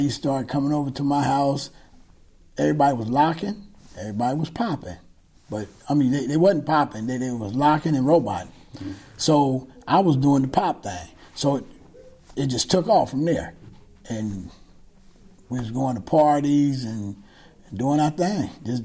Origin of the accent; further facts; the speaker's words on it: Fresno, California, United States; I'm from Fresno, California.